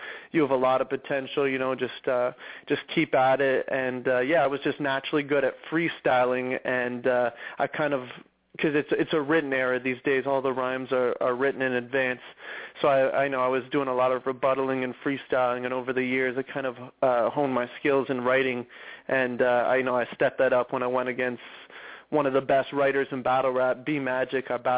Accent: Canada; I'm a Canadian rap battler.

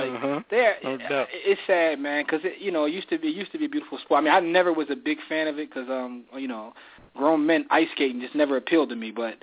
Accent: Philadelphia, Pennsylvania, United States; But I'm from Philly, so I'd have been there.

